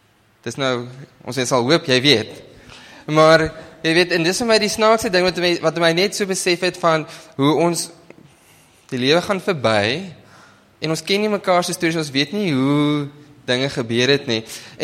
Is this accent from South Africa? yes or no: yes; Northern Cape, South Africa; ek gaan definitief Afrikaans praat, want my Engels is eintlik verskriklik swak. Ek kom van die Noord-Kaap af. So, daar in die Kalahari